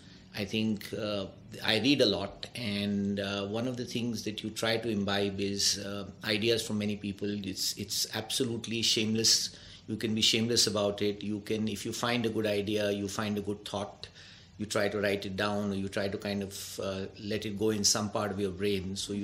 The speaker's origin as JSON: {"language": "English", "region": "Delhi", "country": "India", "tie": "born or raised there", "also_born_or_lived": "Chicago, United States", "said": "Born and brought up in Delhi, did my schooling in Delhi, then went off to the US, did my undergrad and business school in the US, was in Chicago for about 10 years"}